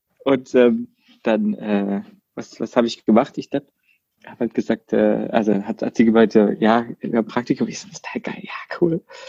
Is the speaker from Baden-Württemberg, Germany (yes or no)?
yes; Baden-Württemberg, Germany; als Badener, halb Schwabe